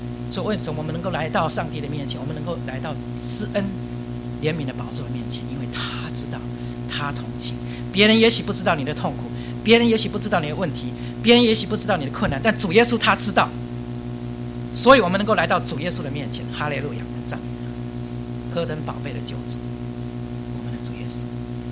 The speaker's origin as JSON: {"language": "Chinese", "country": "China", "said": "也帮助我们中国人对传道人要尊敬"}